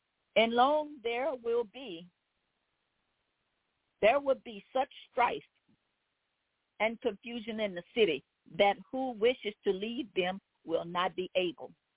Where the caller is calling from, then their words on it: Baton Rouge, Louisiana, United States; I'm calling from Baton Rouge, Louisiana.